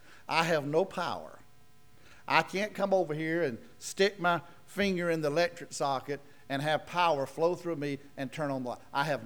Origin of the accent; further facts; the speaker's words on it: the South, United States; I grew up in the South. What better person to tell them about the South than someone who's been there?